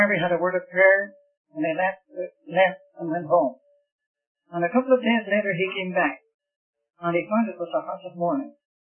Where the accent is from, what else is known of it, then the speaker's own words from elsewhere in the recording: Ireland; born there; my native land. I was born in Ireland.